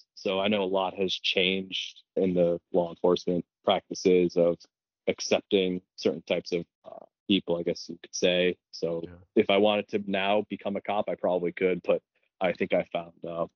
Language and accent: English; Rome, New York, United States; My hometown, Rome, New York, which is central New York, mm-hmm. about an hour away from Syracuse